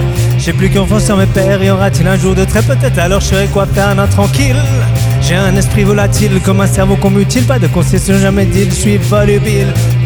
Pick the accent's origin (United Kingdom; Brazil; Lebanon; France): France; Belfort, Bourgogne-Franche-Comté; on vient de Belfort et on est content de passer ce petit moment avec vous